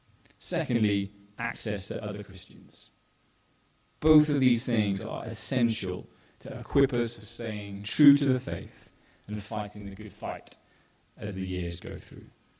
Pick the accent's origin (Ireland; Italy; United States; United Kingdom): United Kingdom; England; You know, we are British. Sharing is hard. You know, I absolutely get that. And being one of the Englishmen in the room, I definitely get it, right?